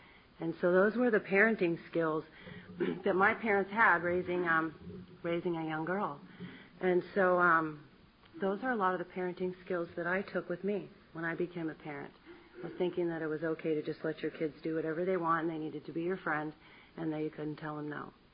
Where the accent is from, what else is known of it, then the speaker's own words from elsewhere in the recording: Massachusetts, United States; born there; I was born in Massachusetts in 1969, and I was the second child.